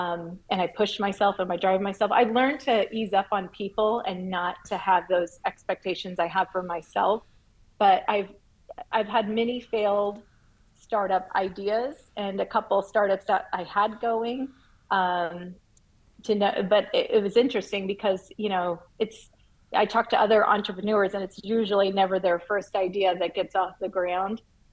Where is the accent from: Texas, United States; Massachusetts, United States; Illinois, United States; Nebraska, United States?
Illinois, United States; Chicago; I'm from Chicago, so I went to Chicago Public School.